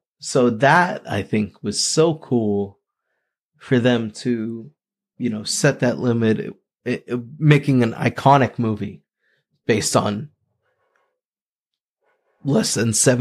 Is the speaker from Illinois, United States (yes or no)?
no; Haverhill, Massachusetts, United States; Wow. So Haverhill, my hometown, all over the map already tonight.